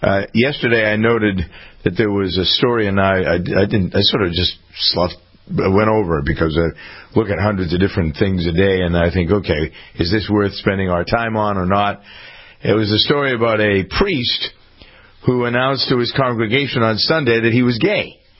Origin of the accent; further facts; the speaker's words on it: Boston, Massachusetts, United States; Yeah, because I'm from Boston. He was the Cardinal of Boston.